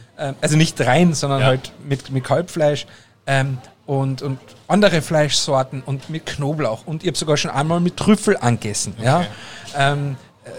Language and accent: German; Austria; in Österreich, also in meiner Heimat, ist ein Leberkäse eine Riesennummer.